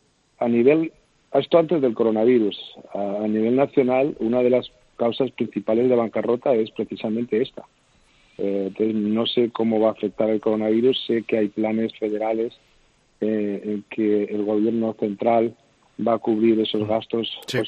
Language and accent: Spanish; Zaragoza, Aragon, Spain; now in United States; Sí, soy de Zaragoza.